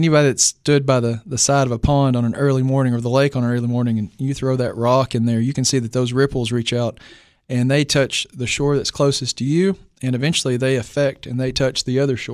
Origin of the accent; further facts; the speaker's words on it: United States; Jackie and Susan Bray, they're from Clay County. I'm actually from Clay County.